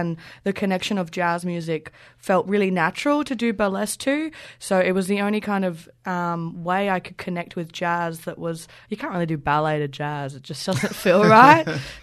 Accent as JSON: {"language": "English", "town": "Brighton", "region": "South East England", "country": "United Kingdom", "moved": "yes", "lives_now": "Australia", "said": "Now, I come from Brighton in the UK, which is obviously a very lavish kind of, you know, gay pride and an incredible artistic city."}